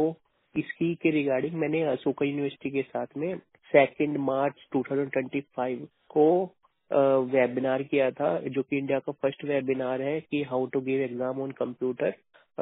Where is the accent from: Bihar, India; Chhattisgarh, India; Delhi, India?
Delhi, India; मैं दिल्ली से हूँ